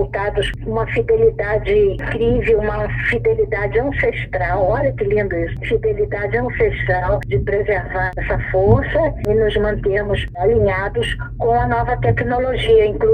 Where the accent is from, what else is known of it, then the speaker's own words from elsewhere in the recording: Rio de Janeiro, Brazil; E a minha família toda foi ameaçada de morte e teve que se exilar em Pernambuco inicialmente, depois indo para o Rio de Janeiro. E foi aí que eu cresci num gueto, no Morro da Providência.